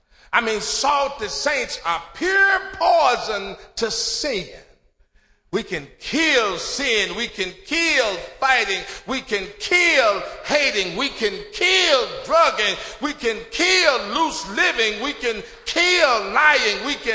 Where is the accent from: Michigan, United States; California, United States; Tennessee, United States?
Tennessee, United States; Memphis; I grew up really in Memphis, where you walk outside. I had six sisters.